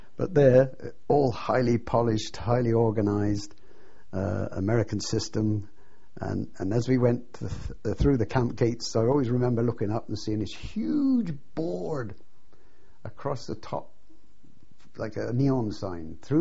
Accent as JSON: {"language": "English", "country": "United Kingdom", "said": "We're British."}